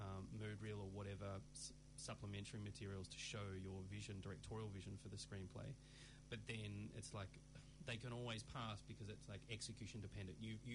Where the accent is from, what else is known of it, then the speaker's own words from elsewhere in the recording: Melbourne, Victoria, Australia; moved away; I grew up in Australia, but I've lived here for 10 years.